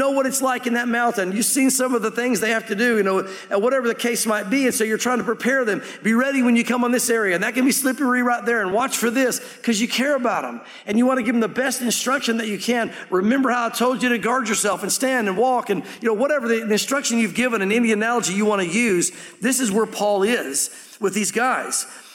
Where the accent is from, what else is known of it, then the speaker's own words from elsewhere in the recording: Tennessee, United States; also born or lived in Santa Fe; And I'm from Tennessee, but I lived out west for about 7 years in Santa Fe.